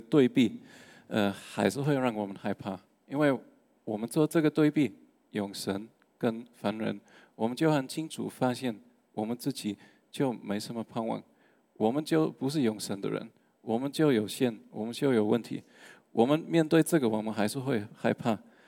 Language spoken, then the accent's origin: Chinese; Germany; Chinese is a second language; 那接下来我们知道我是德国人